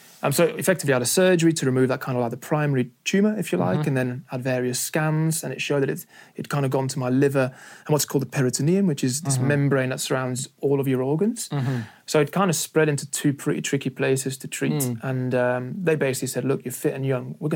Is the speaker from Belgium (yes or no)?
yes; Flanders, Belgium; first language Flemish; English is a second language; Yeah, that's my mother tongue. Yeah.